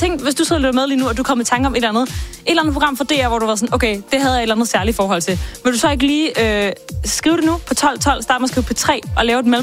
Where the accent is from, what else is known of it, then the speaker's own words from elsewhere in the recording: Copenhagen, Capital Region of Denmark, Denmark; Det kan godt være, vi er allerede fra Christiania lige, det her bliver for meget.